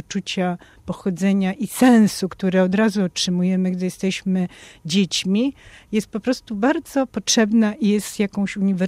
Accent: Sofia, Sofia City, Bulgaria; w Sofii tam się urodziłam i tam się wychowałam.

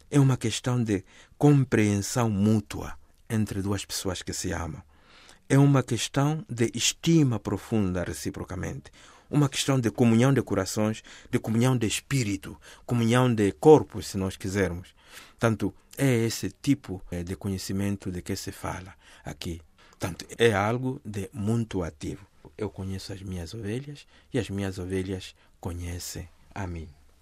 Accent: Mozambique; E eu que sou moçambicano, me recordo o longo diálogo em busca da paz, né?

